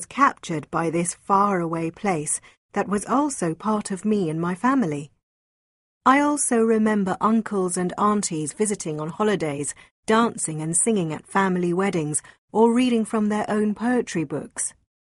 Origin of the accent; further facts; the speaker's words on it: United Kingdom; the extraordinary impact Kolkata had on me as a young girl born and brought up in Britain, with an Indian father and an English mother.